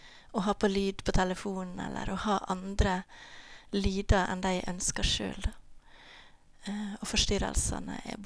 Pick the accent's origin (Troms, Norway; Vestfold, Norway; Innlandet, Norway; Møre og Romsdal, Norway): Møre og Romsdal, Norway; Ålesund; Jeg er født her i Ålesund. … og vokste på Blindheim Bedehus.